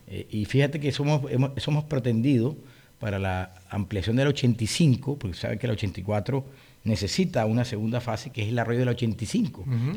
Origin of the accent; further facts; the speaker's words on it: Colombia; los grandes perdedores somos todos los colombianos